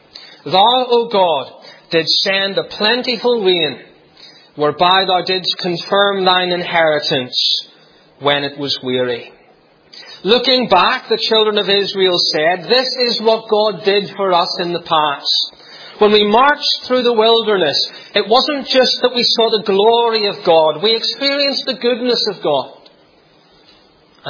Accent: Northern Ireland, United Kingdom; Growing up in Northern Ireland

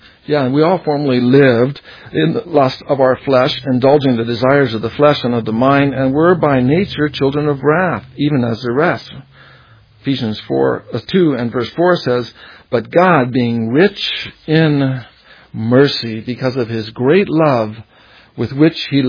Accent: Hawaii, United States; moved away as an adult; also born or lived in Boulder; I was born in Hawaii in 1956, and my mom and dad were Nat and Gail. I went to this elementary school and that other school. Then I traveled to the mainland to go to college in Boulder

